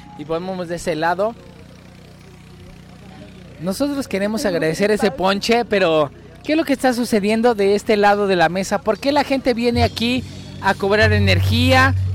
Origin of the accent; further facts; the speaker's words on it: Santo Tomás Ajusco, Mexico City, Mexico; Nosotros venimos del pueblo de Santo Tomás